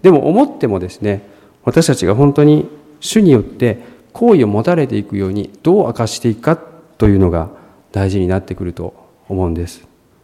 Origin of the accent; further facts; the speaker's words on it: Shimane, Japan; 私は島根の出身ですので、島根では教会が本当に少ないんですね。神社や寺も多いです。クリスチャンになってからです。